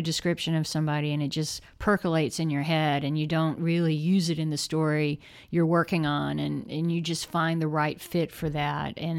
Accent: the South, United States; because we're both from the South. I mean, he's Mississippi, so that's kind of a different kind of South.

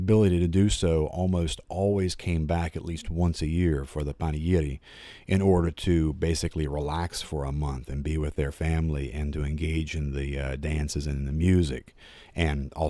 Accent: United States; I'm 46 years old and I'm an American.

